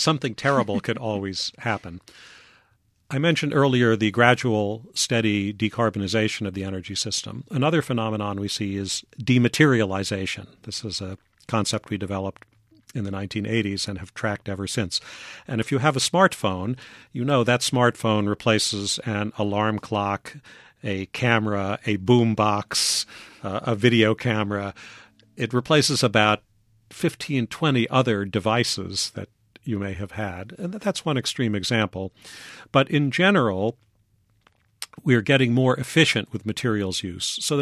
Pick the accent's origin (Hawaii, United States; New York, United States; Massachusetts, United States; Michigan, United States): New York, United States; New York City; I was born and raised in New York City, so I have a New Yorker's view of the world.